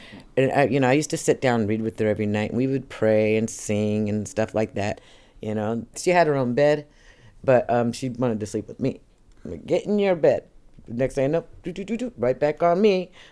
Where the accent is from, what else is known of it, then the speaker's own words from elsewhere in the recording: Plattsburgh, New York, United States; born there; I was born in Plattsburgh Air Force Base, New York, so I'm considered an Air Force brat.